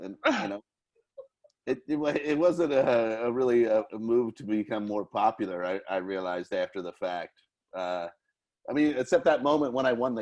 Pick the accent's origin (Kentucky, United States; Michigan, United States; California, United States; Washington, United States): Kentucky, United States; I grew up in Kentucky.